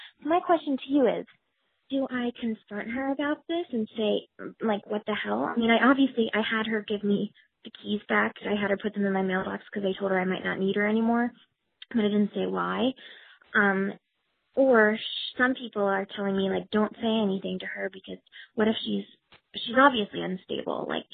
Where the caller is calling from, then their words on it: Brooklyn, New York, United States; I'm calling from Brooklyn, New York